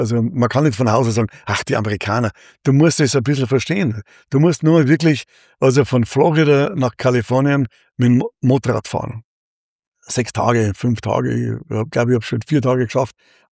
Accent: Germany; Dann sage ich einfach, ich bin Deutscher, ich lebe teilweise hier, ich interessiere mich auch für eure Kultur.

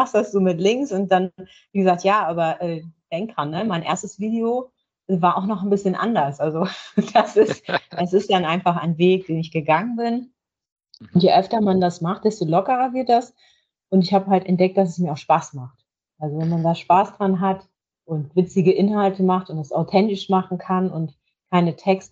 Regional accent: Leer, Lower Saxony, Germany; Ich bin ein Nordlicht, genau. Es ist, ich komme aus Leer, das ist aus Friesland, hier direkt an der Nordseeküste.

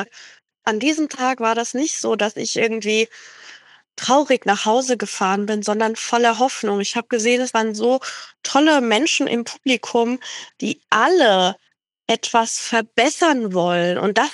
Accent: Hesse, Germany; bin hier im Rhein-Main-Gebiet, wo ich herkomme, viel auf Burgen und Schlössern gewesen.

